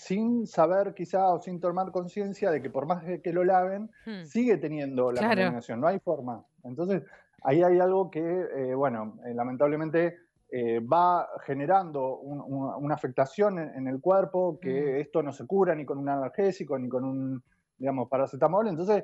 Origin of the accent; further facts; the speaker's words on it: Argentina; nos une como argentinos, argentinas